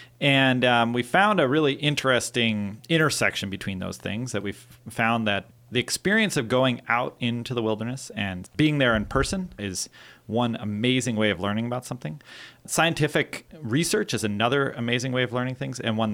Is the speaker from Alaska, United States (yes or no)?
yes; Seldovia, Alaska, United States; I grew up in Soldovia, spent a lot of time wandering around in the woods